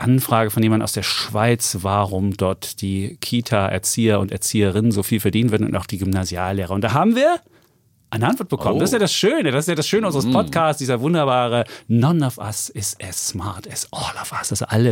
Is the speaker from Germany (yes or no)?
yes; Saxony, Germany; Also, meine Heimat, Sachsen.